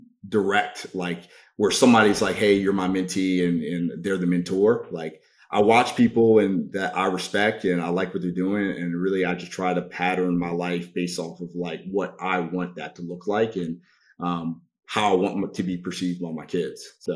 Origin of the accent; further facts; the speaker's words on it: Baltimore, Maryland, United States; So I grew up in Baltimore, which is a really crappy city. Glad I grew up there